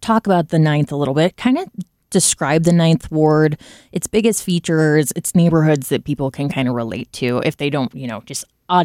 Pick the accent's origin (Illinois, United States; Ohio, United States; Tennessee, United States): Illinois, United States; now in St. Louis, United States; So the reason we both work there is because we're both from Southern Illinois, and now we live in St. Louis.